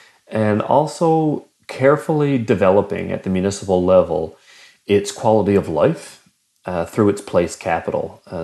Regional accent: Bonavista, Newfoundland and Labrador, Canada; Moving back to my hometown, I always planned on it. And I always felt that Bonavista had quite a bit of potential. But while I was growing up there, especially junior high school years

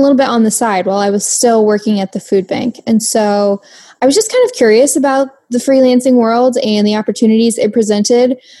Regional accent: Jacksonville, Illinois, United States; I still live where I grew up. I'm from a town called Jacksonville, Illinois, which is in the middle of Illinois, not far from the capital city of Springfield. But it's very rural.

